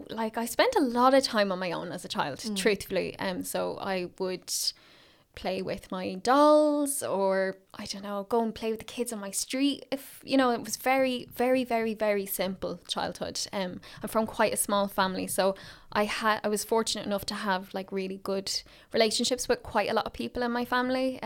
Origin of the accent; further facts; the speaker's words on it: Drogheda, Leinster, Ireland; I grew up in County Louth in Drogheda. I'm 27.